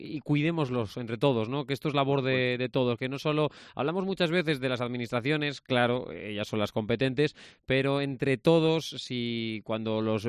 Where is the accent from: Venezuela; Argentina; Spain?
Spain; Ávila, Castile and León; yo soy de Ávila y Gredos lo llevo siempre en mi corazoncito.